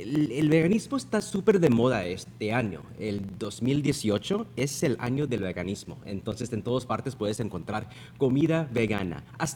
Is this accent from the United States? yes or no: yes; Texas, United States; Como muchas personas donde yo nací y crecí, es un problema grandísimo. Ahí en el sur de Texas, ahí en la frontera, es donde tenemos lo máximo de los niños obesos.